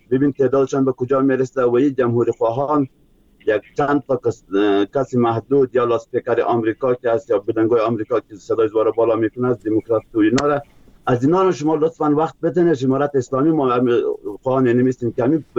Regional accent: Afghanistan

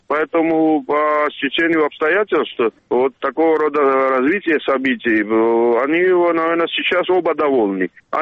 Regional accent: Georgia; какой-то опыт, который и я, и все грузины, которые живут и участвуют или наблюдают политическими процессами в нашей стране за последние 30 лет

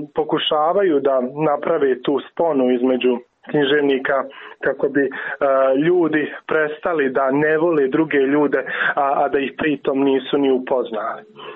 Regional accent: Jajce, Federation of Bosnia and Herzegovina, Bosnia & Herzegovina; dolazim iz Jajca, grada u kojem je praktično na drugom zasjedanju Avnoja i nastala sama bivša Jugoslavija.

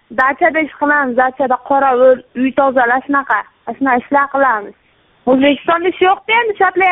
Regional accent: Margilan, Fergana Region, Uzbekistan; moved away as an adult; now in Moscow, Russia; Marg'ilondanmiz.

